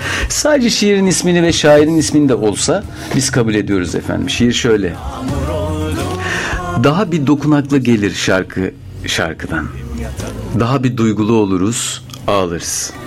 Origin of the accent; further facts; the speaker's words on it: Çobanisa, Manisa, Turkey; Ya, Çobanisalıyız değil mi?